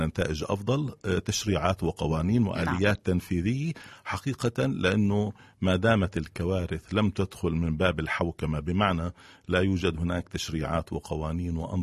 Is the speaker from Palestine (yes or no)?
yes; Palestine; طريقة تفكيرنا كأمة، كفلسطينيين حتى كأمة عربية